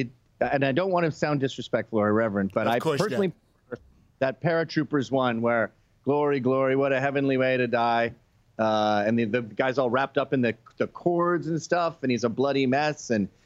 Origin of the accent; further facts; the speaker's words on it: United Kingdom; now in Canada; My entire life, as far as I could go, before I immigrated to Canada from Britain.